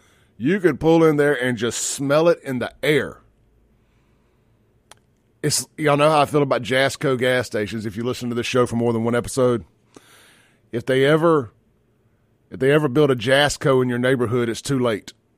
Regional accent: Byram, Mississippi, United States; I grew up in South Jackson, Byram.

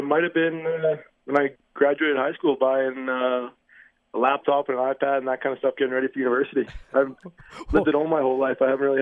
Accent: Regina, Saskatchewan, Canada; I'm from Regina. My entire family's from Regina.

